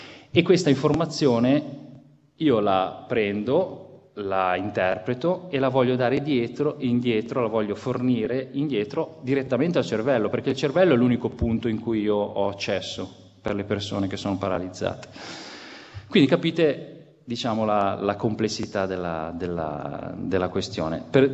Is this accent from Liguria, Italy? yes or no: yes; Genoa, Liguria, Italy; Io sono genovese